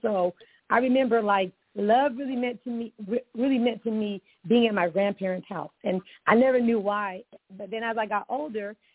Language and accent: English; California, United States; I want to say in my spring season, just, you know, springing out, I was raised in the Valley of California, and I got a lot of my instruction from my grandparents.